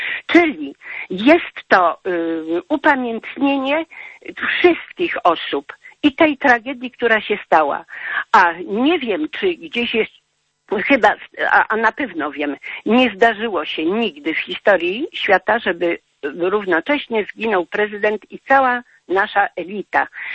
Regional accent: Kraków, Lesser Poland, Poland; ja jestem rodowitą krakowianką, u nas nigdy nie było takiego chamstwa.

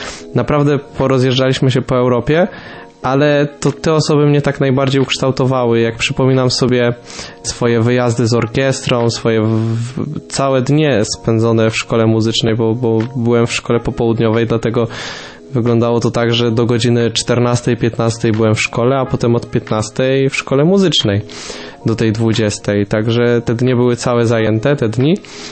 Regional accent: Radom, Masovian Voivodeship, Poland; Ja pochodzę z Radomia, tak najprościej mówiąc. Jest to takie malownicze miasteczko na południu Mazowsza.

